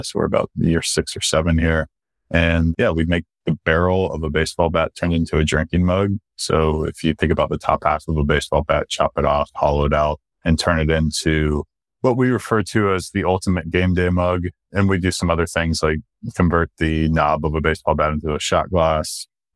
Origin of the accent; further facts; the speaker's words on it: Florida, United States; I grew up in Central Florida, instantly loved the game of baseball while growing up.